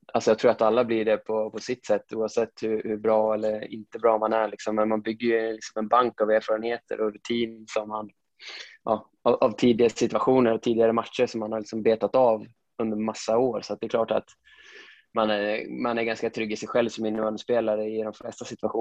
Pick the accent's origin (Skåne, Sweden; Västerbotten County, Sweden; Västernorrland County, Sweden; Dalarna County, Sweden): Västernorrland County, Sweden; Sundsvall; Jag är född och uppvuxen i Sundsvall. Jag är ju från Granlo. Det är en liten förort utanför Sundsvall med min familj och 2 äldre bröder.